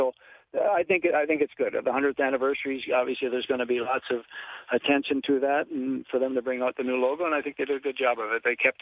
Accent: St. Jacobs, Ontario, Canada; I went up to my hometown of St. Jacobs today

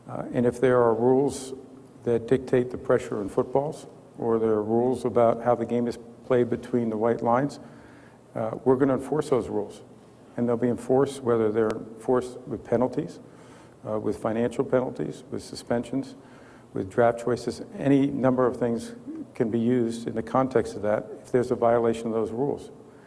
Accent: New York, United States; I'm from Western New York. I love Ralph Wilson Stadium

